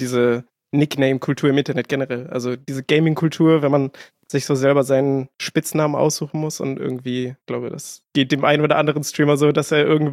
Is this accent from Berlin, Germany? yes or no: yes; Berlin, Germany; ich bin 30 Jahre alt. Ich komme aus Berlin